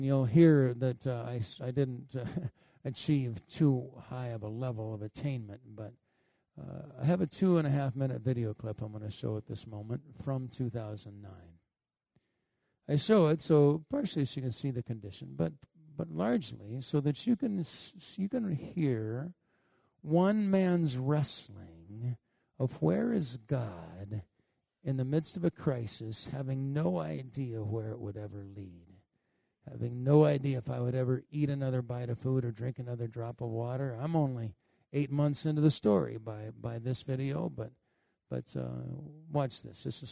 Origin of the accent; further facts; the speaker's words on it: Colorado, United States; I'm from Colorado. I like grass.